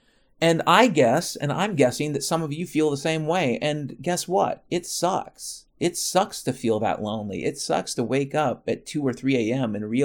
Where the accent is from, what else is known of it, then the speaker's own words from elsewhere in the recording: Washington, United States; I grew up in this fucking state. I grew up in Washington State.